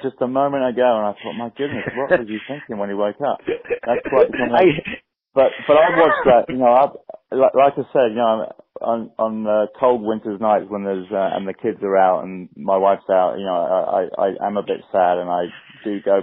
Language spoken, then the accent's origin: English; England, United Kingdom; being English, you know, my sports history, if I was at the 1966 World Cup final